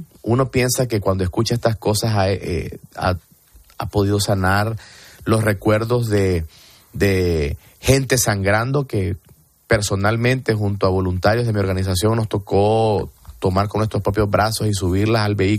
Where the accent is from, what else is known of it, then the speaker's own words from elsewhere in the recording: Nicaragua; el trabajo que estamos haciendo como oposición nicaragüense es parte de la ecuación